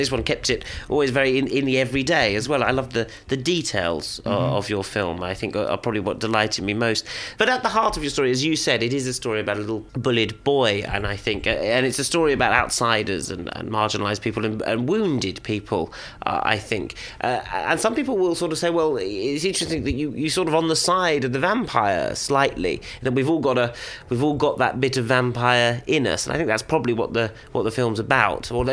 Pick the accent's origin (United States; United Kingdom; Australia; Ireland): United Kingdom; England; I'm English, so of course the Hammer horror vampire movies are big for me.